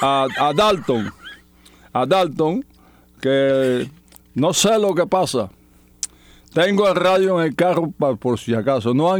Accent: Cuba; moved away as an adult; Salí de Cuba el día 18 de febrero, vía México, del año 62. Ahí íbamos 37 peloteros y 4 managers.

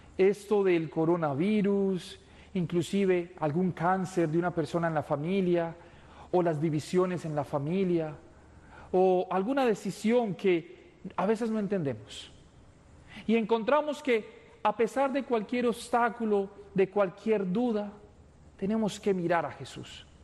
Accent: Colombia; Miren, yo soy colombiano

